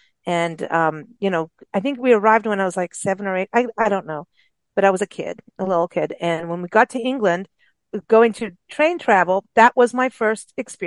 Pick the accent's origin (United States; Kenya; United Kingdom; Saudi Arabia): Kenya; Growing up in Kenya